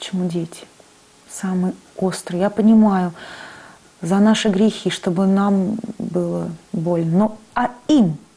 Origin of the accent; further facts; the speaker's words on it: Moscow, Russia; такую гордость за то, что я москвичка